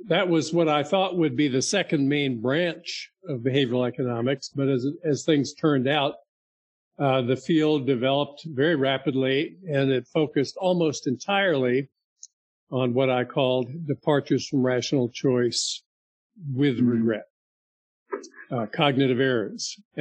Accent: Miami, Florida, United States; You know, I grew up in Miami, Florida.

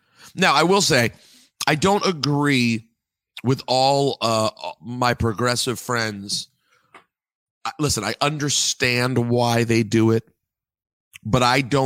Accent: United States; I was like, I'm American and it's

